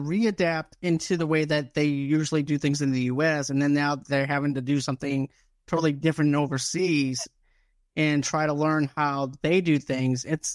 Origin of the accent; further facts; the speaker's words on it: Boston, Massachusetts, United States; I grew up in Boston. I'm a Celtics fan.